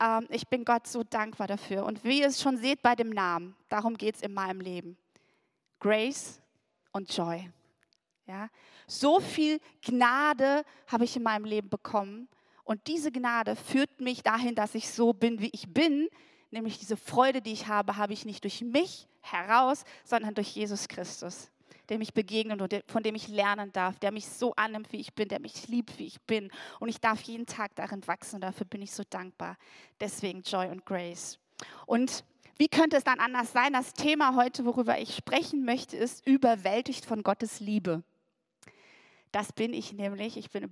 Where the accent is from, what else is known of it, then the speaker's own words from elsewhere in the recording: Ennepetal, North Rhine-Westphalia, Germany; Ich komme aus Ennepetal.